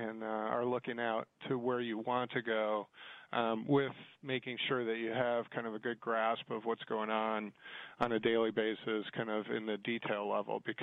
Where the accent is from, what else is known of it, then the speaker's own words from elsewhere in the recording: St. Charles, Illinois, United States; I grew up in outside of Chicago, actually, so western suburbs of Chicago. In a place called St. Charles, Illinois.